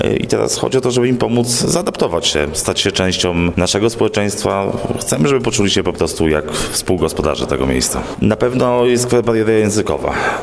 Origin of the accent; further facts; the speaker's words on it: Ukraine; bo ja jestem z Ukrainy, a ty z Polski.